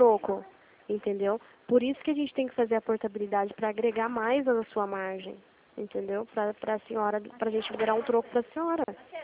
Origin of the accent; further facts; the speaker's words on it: Limeira, São Paulo, Brazil; eu sou do interior de São Paulo, Limeira, São Paulo